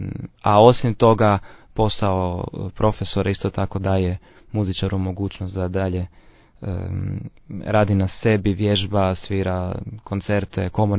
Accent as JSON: {"language": "Croatian", "country": "Croatia", "said": "To je nekakvo uobičajeno vrijeme zapravo kod nas u Hrvatskoj"}